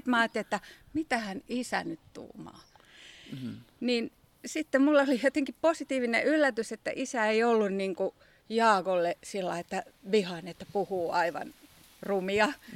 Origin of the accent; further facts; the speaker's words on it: Alahärmä, South Ostrobothnia, Finland; mä oon itse asunut lapsuuteni tuossa Alahärmässä, mutta koska isä oli syntyisin täältä Ylihärmästä